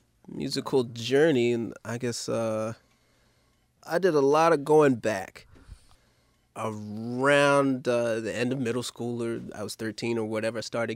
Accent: Baltimore, Maryland, United States; Well, I grew up in the Franklin Square neighborhood in West Baltimore.

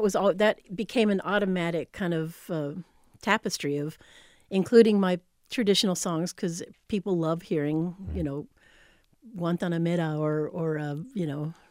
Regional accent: San Antonio, Texas, United States; now in Austin, United States; Texas is a wonderful, home state, the place of my birth. And my hometown of San Antonio in particular, I think having grown up as a kid in the 1960s

